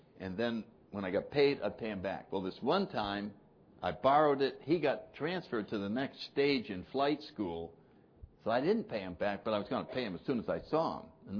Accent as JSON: {"language": "English", "region": "New England", "country": "United States", "said": "I came from New England."}